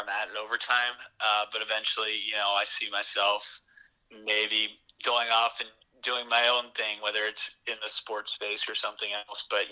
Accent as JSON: {"language": "English", "town": "Corpus Christi", "region": "Texas", "country": "United States", "lives_now": "New York, United States", "said": "No, I'm from Corpus Christi, Texas."}